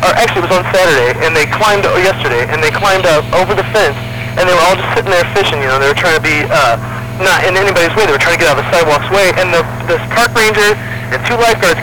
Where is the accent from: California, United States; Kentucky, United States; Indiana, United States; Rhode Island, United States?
Indiana, United States; moved away; I'm from Indiana, mm-hmm. and we moved here in January